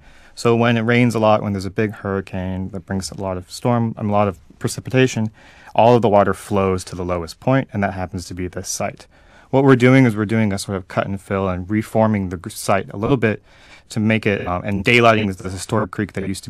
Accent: Florida, United States; Yeah, so I'm from the Florida Panhandle in Choctahatchee Bay, so a small rural community that's now sort of developing similar to South Florida.

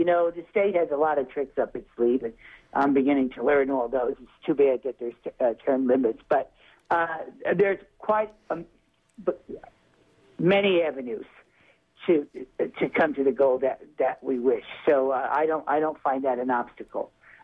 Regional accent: New Jersey, United States; I'm from New Jersey, so I tend to be cynical

